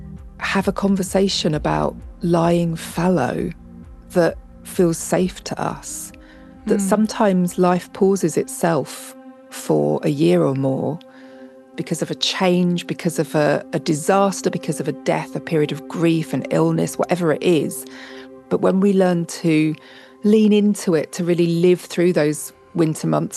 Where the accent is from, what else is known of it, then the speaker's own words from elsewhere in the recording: Whitstable, South East England, United Kingdom; I'm in my hometown of Whitstable, which is the very far southeast of England. So I'm about, 200 metres from the sea right now.